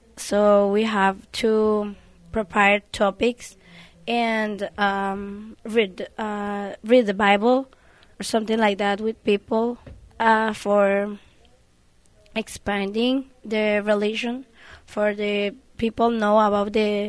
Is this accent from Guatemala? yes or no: yes; Guatemala; English is a second language; now in United States; I'm from Guatemala. I'm studying in Guatemala. So now I come to California for study English, just 1 month.